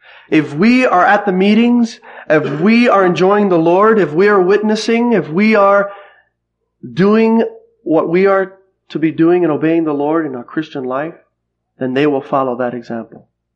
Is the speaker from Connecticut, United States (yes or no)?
no; New Jersey, United States; I'm from New Jersey, and Nelson's from Queens